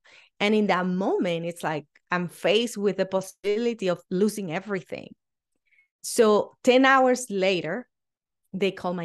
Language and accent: English; Venezuela; English is a second language; moved away as an adult; now in United States; And I am originally from Venezuela, and I moved to the United States in 2005.